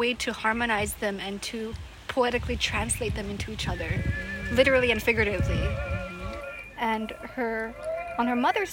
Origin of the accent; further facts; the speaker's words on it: Hilo, Hawaii, United States; I'm from Hilo, Hawaii. And Mary Kawenapuku'i was also from my island, from Hawaii Island.